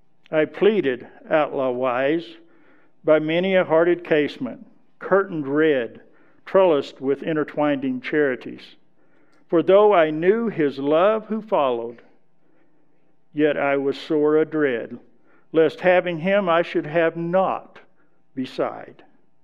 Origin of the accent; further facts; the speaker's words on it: United States; Growing up in America during the 1950s and 60s, I knew about Jesus.